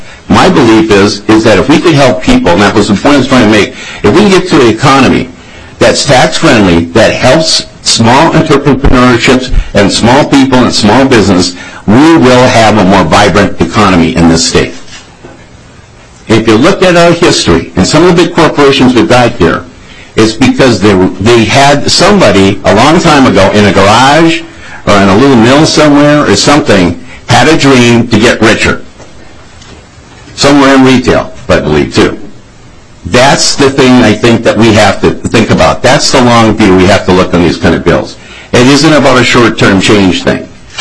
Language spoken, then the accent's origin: English; Minnesota, United States; I've grown up in Minnesota. I'm a Minnesotan.